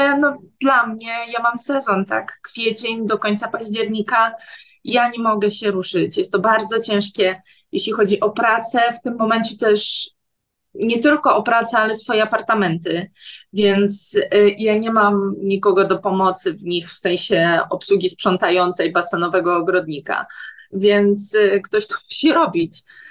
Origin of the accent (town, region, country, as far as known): Warsaw, Masovian Voivodeship, Poland